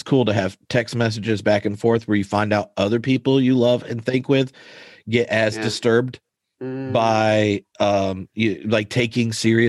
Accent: North Carolina, United States; it helped me as someone that grew up in rural North Carolina

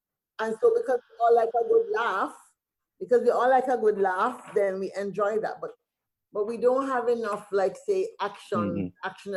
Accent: Jamaica; maybe it's the way I was brought up in Jamaica at an all-girls high school where I was allowed to have my voice.

